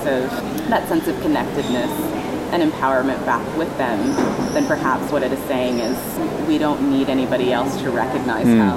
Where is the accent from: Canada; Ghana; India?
Ghana; now in United States; you know, I'm Ghanaian, so don't treat me the way you treat black people.